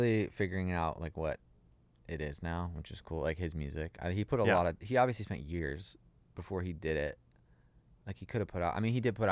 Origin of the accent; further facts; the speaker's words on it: New Mexico, United States; now in Nashville, United States; I grew up like outside of Albuquerque on like essentially a farm, like a cornfield with like horses.